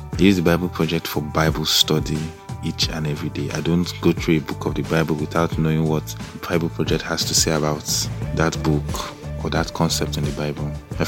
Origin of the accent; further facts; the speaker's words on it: Abuja, Federal Capital Territory, Nigeria; I'm here from Abuja, Nigeria.